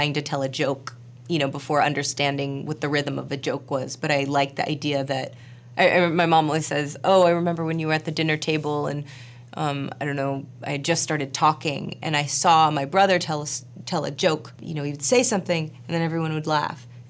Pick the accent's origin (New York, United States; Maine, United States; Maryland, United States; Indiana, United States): New York, United States; New York City; I mean, I grew up in New York City, and my mom is sort of this stunning kind of patrician blonde